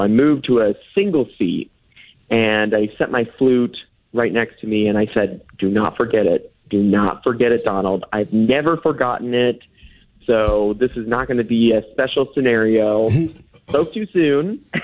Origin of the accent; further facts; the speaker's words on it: St. Louis, Missouri, United States; now in Boston, United States; but I'm originally from St. Louis, so I was coming from St. Louis, going to Chicago for a little layover, and then coming back to Boston for school.